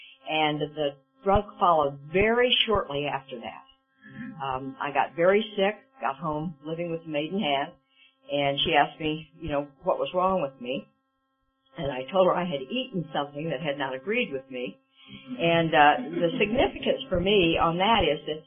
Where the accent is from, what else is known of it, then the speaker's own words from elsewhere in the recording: Omaha, Nebraska, United States; I was raised in Omaha, Nebraska, the oldest of four children.